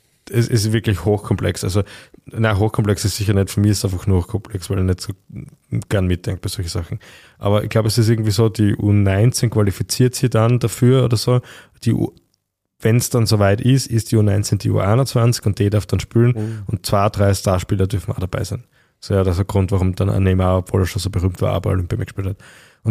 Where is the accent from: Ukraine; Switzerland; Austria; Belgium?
Austria; Bruck, Styria; born there; In Bruck.